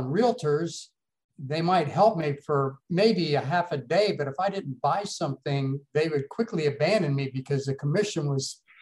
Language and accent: English; Tampa, Florida, United States; Well, you know, I grew up right here in Tampa, and, you know, it's always been home to me.